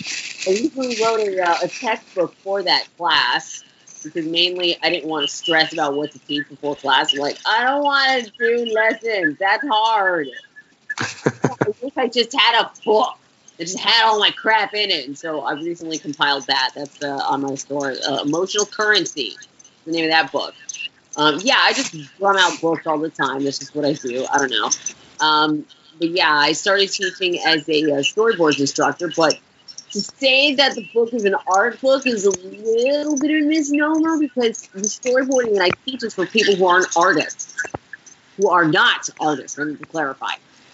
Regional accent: Orlando, Florida, United States; also born or lived in Bronx, New York; that's where I grew up, Orlando, Florida. I was born in the Bronx, by the way.

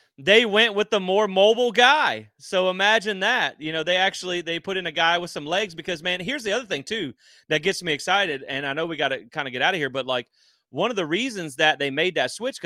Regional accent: Georgia, United States; I am from Brantley County, so shout out to you if you actually know if you are from Hoboken in Brantley County. So we used to probably be neighbors.

